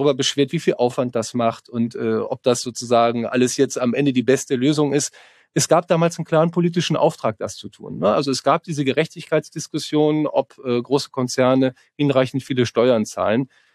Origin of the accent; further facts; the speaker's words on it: Rhineland, Germany; ich bin Rheinländer, also es ist natürlich Karneval.